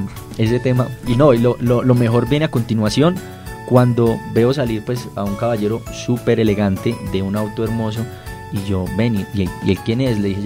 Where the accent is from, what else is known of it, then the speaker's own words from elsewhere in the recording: Bogotá, Colombia; also born or lived in Armenia; yo soy nacido en Armenia, pero me crié aquí en la ciudad de Bogotá. Entonces, tengo como una combinación. Yo vine a Bogotá buscando el tema educativo porque en Armenia pues no hay mucha diversidad de universidades